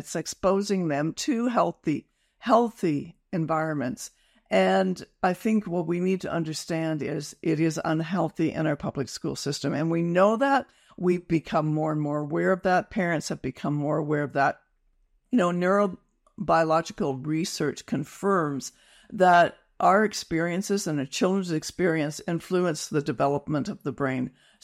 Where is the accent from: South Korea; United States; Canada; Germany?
Canada; The opportunity we have as Canadian citizens, as parents, as grandparents, as those who are interested in protecting our children